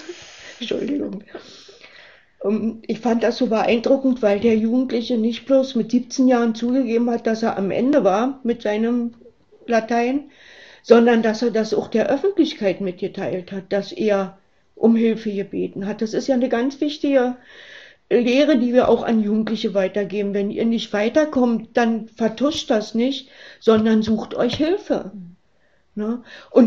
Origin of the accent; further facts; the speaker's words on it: Frankfurt, Brandenburg, Germany; ich komme auch aus Frankfurt, oder? Sah das ist die ganz östliche Stadt an der Oder. Wenn wir über die Grenze gucken, sehen wir Polen.